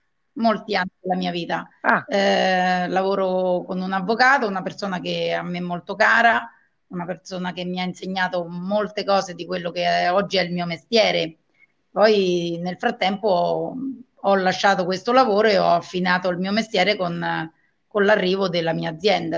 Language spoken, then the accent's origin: Italian; Viterbo, Lazio, Italy; also born or lived in Bolsena; Io sono nata a Bolsena. Nasco a Bolsena, in provincia di Viterbo, esattamente sul lago di Bolsena.